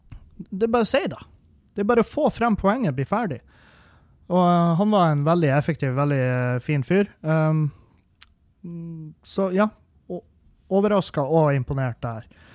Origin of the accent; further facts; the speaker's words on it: Halsa, Trøndelag, Norway; fordi at Halsa der jeg kommer fra er jo revybygd.